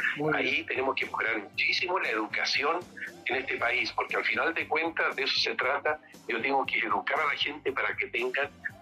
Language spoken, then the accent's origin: Spanish; Chile; Yo creo que todo esto nos va a beneficiar como chilenos, tenemos que unificarnos.